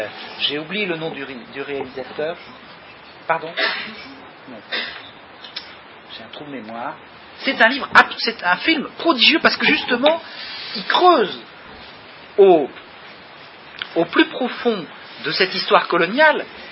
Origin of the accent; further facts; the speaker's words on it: France; Moi, je suis un Français ordinaire. J'avais pas tout à fait 20 ans en 62